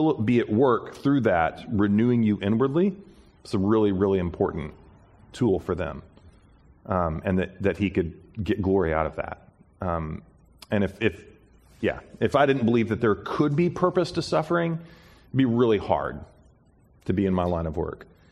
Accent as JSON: {"language": "English", "country": "United States", "said": "Sometimes I'd like to escape from that because I'm an American and I like comfort."}